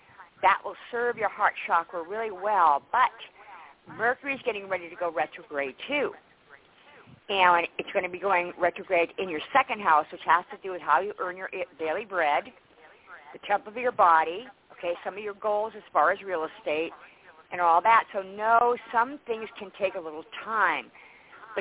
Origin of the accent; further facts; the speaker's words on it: Worcester, Massachusetts, United States; Yeah, I was born and raised in Worcester.